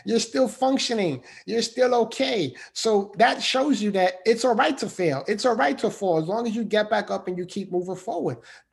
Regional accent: New York City, New York, United States; I grew up in the Bronx, New York.

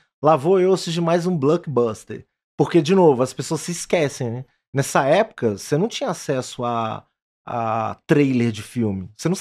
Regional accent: Ipatinga, Minas Gerais, Brazil; also born or lived in Vitória; Eu nasci em Vitória, Espírito Santo, mas eu cresci em Ipatinga. Porque Ipatinga é um polo industrial. Ipatinga, ele tá na cidade, tá numa região chamada Vale do Aço, ali em Minas Gerais.

